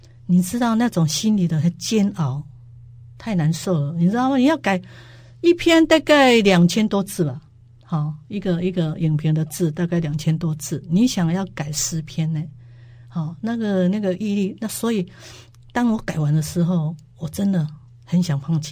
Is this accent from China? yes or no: no; Taiwan; 说因为我们台湾人台湾这边好像都是用油画来画这个电影嘛